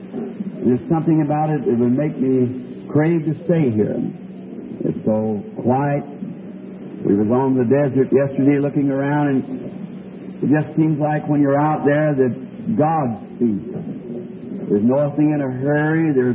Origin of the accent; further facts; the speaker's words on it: Ireland; I was there as an Irishman.